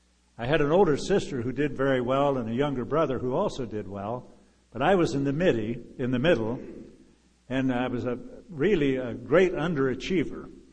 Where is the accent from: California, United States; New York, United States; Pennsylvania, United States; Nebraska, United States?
Nebraska, United States; Norfolk; I was born in Norfolk, Nebraska in 1925 and grew up there during the Depression.